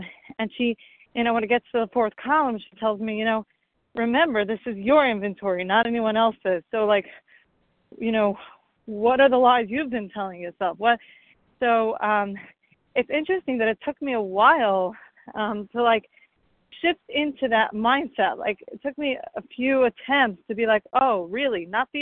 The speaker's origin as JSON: {"language": "English", "region": "New Jersey", "country": "United States", "said": "I'm very grateful to be here. I'm from New Jersey. I'm taking a walk in the park here."}